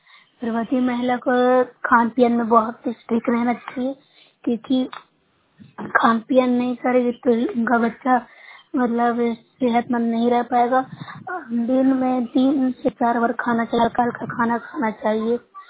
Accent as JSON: {"language": "Hindi", "region": "Bihar", "country": "India", "said": "मैं news blog से हूँ, जिला नालंदा की निवासी हूँ।"}